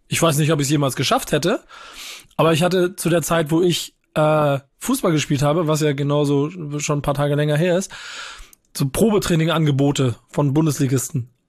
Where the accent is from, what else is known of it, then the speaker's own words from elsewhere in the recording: Hamburg, Germany; Ich bin in Hamburg geboren, auch dann ein paar Jahre groß geworden. Dann bin ich familiärbedingt in den Süden von Hamburg gezogen